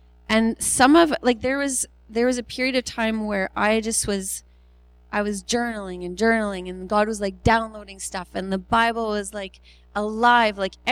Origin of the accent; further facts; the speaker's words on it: Rosenort, Manitoba, Canada; I'm from Manitoba. I grew up in southern Manitoba, and in Rosenort is where I was born and spent most of my life.